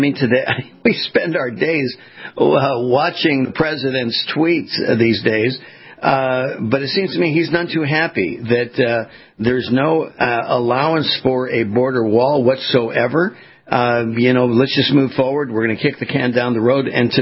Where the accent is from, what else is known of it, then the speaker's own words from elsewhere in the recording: California, United States; moved away; I mean, I was from California, Justin. I moved out of there 4 years ago and lived in Huntington Beach, which was a very red state area where Dana Rohrabacher was.